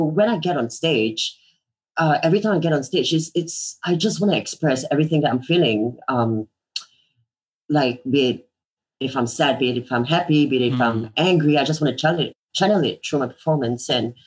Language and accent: English; Singapore; I'm born and raised in Singapore. I've been living here, but just, you know, like a couple of months traveling.